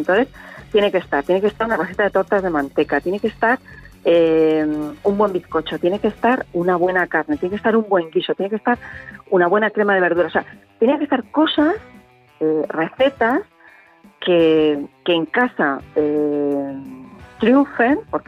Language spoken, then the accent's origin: Spanish; Castilla-La Mancha, Spain; soy de Castilla-La Mancha y es una tierra muy de sofritos, muy de tener siempre en casa ajo, cebolla, una buena patata.